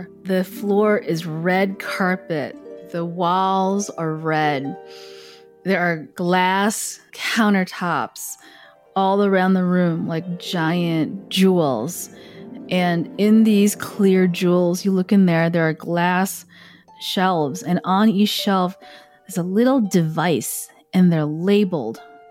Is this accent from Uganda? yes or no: no; Chicago, Illinois, United States; And, you know, I'm from Chicago. I'm used to this.